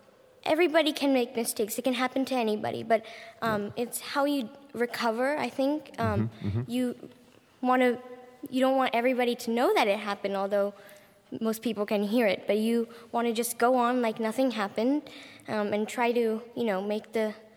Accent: United States; born there; half French and half Vietnamese, so that makes me half Japanese, quarter French, quarter Vietnamese, and I was born in the United States, so I have three nationalities.

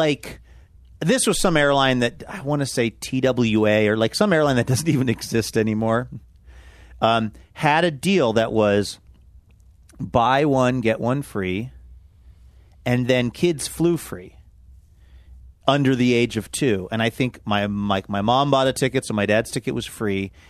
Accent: Pacific Northwest, United States; growing up in the Northwest, I have this ingrained thing

